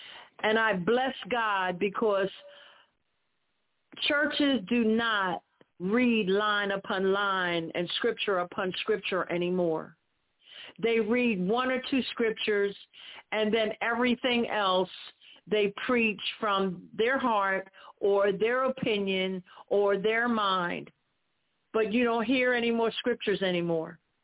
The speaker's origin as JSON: {"language": "English", "town": "Philadelphia", "region": "Pennsylvania", "country": "United States", "tie": "born or raised there", "said": "the church I grew up in Philadelphia after I got saved."}